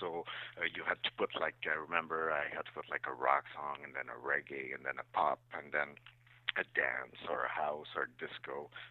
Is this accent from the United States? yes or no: no; Mont-Laurier, Quebec, Canada; because I'm from Mont-Laurier. It's a town north of Montreal in the Laurentian.